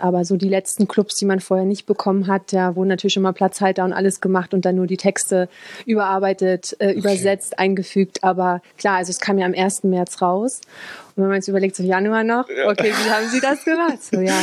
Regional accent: Berlin, Germany; ich bin Berliner Fotografin, also ich bin freie Fotografin

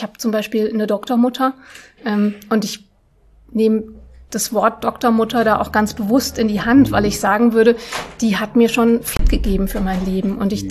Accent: Germany; also born or lived in Russia; Ja, ich habe einen Migrationshintergrund, also ich bin in Russland geboren und bin auch danach mit meinen Eltern oft umgezogen innerhalb von Deutschland.

